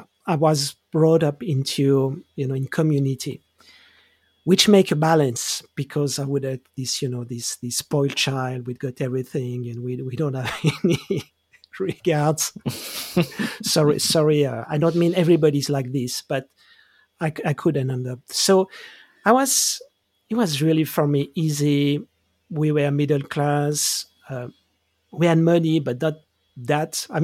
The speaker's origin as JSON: {"language": "English", "region": "Geneva", "country": "Switzerland", "tie": "born or raised there", "said": "So I grew up in Switzerland. I grew up in Geneva. And for the story, I was the single, the only child, and my both parents were working."}